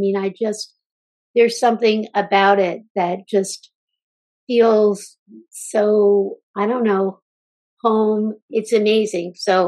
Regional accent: Philadelphia, Pennsylvania, United States; I grew up in South Philly. I grew up in a super Italian neighborhood with parents who were very, very proud of their Italian heritage.

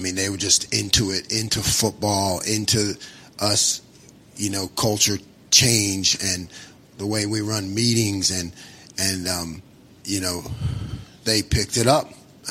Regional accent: Philadelphia, Pennsylvania, United States; You know, I'm from Philly, so I kind of like that guy.

